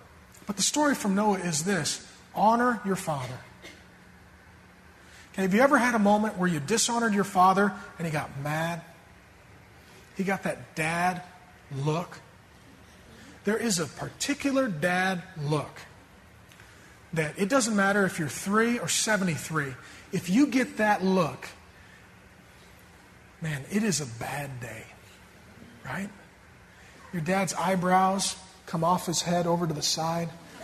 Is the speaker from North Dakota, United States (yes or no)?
yes; Grand Forks, North Dakota, United States; born there; I was born in Grand Forks, North Dakota.